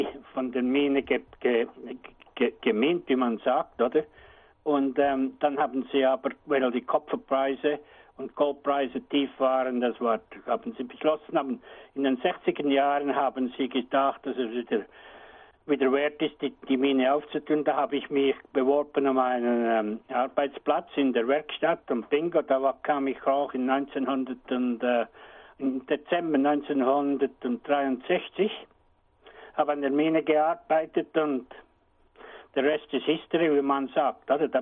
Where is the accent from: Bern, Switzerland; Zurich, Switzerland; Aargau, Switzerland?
Bern, Switzerland; moved away as an adult; also born or lived in Lausanne; ich bin in Kanton Bern aufgewachsen, in der Schweiz. Nach der Lehre, nach der Rekrutenschule ging ich nach Lausanne und habe in Lausanne gearbeitet.